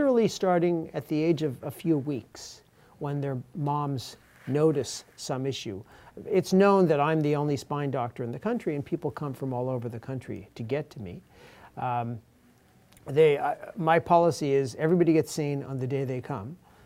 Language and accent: English; New York, United States; now in Ethiopia; I'm from Long Island in New York. I've been a doctor in Ethiopia for 29 years.